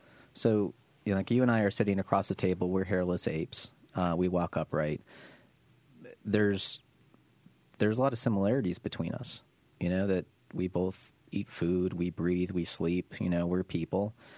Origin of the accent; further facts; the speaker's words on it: Rome, New York, United States; Syracuse was made by the Erie Canal, the same way my hometown of Rome, New York was.